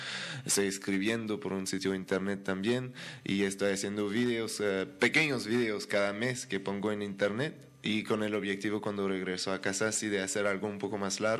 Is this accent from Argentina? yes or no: no; Quebec, Canada; Spanish is a second language; soy de Quebec, de la parte francesa de Canadá.